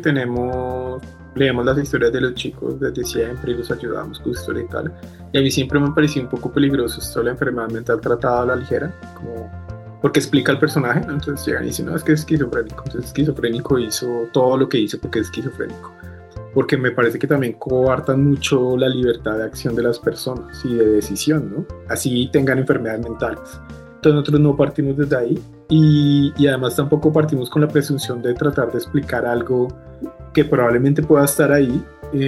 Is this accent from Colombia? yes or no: yes; Colombia; Nosotros siendo colombianos y latinoamericanos no tenemos la posibilidad como en otros lugares como en Europa hacer películas todo el tiempo